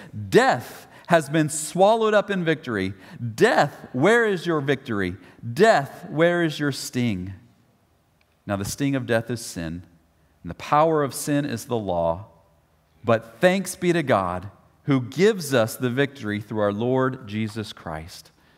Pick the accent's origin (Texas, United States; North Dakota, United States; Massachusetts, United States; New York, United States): Texas, United States; Clear Lake; I grew up in Clear Lake and right over there by NASA. And as field trips as a kid, we would go to NASA